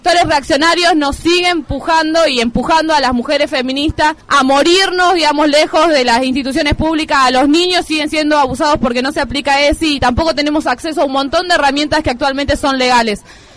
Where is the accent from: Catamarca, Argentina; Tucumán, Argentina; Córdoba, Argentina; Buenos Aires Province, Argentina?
Tucumán, Argentina; al menos en nuestra provincia, por primera vez se realizó una marcha en conmemoración al 28 y por primera vez las mujeres tucumanas salimos con una bandera de aborto legal ya.